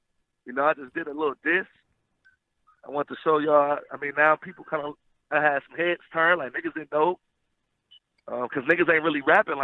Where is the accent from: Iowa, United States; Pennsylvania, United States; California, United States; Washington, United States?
California, United States; Los Angeles; Well, I'm from Hoover, like in L.A.